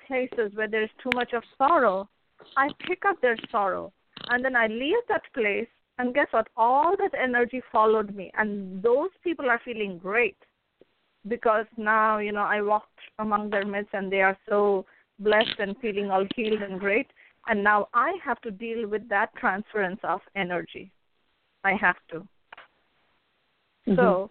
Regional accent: India; I come from India.

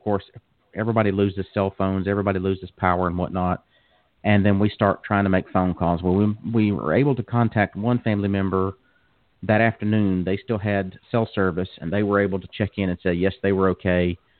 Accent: Florida, United States; So I am originally from North Florida. My wife is originally from North Florida. We're from the panhandle.

